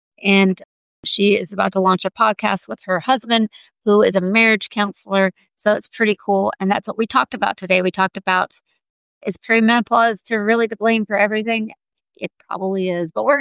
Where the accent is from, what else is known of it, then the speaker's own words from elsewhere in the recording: the South, United States; We're from the South, so we know what that means.